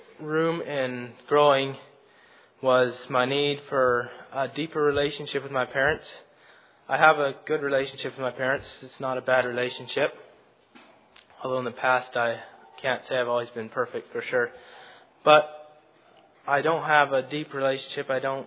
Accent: New Brunswick, Canada; I'm from New Brunswick, Canada. That's just east of Maine, so there's where I'm from.

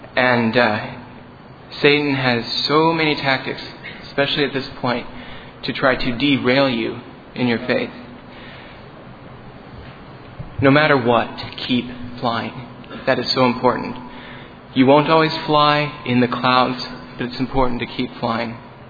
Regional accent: Holdrege, Nebraska, United States; from Holdridge, Nebraska.

